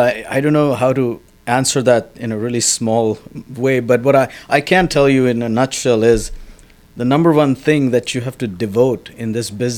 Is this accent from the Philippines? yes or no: no; India; now in United States; because, you know, I came from India and I had never bought a property.